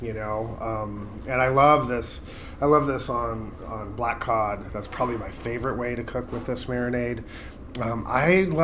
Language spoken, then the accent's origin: English; California, United States; I'm from California, and I came up to commercial fish in Bristol Bay, and that first year I didn't like salmon